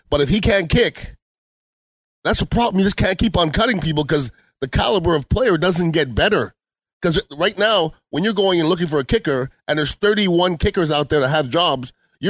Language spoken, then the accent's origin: English; Montreal, Quebec, Canada; I grew up in Montreal, Canada, and wrestling is huge in Montreal.